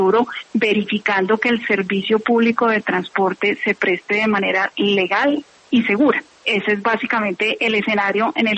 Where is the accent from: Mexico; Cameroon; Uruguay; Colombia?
Colombia; como cualquier colombiano